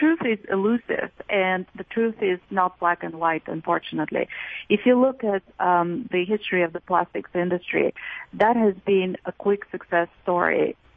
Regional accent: Bulgaria; moved away as an adult; It's actually Bulgaria. I grew up and I was brought up and raised in Bulgaria. I left there when I was 25. It was still a communist country, and I defected.

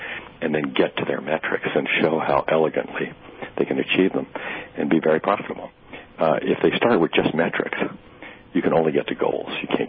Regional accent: Hong Kong; Which I saw as a child growing up in Hong Kong.

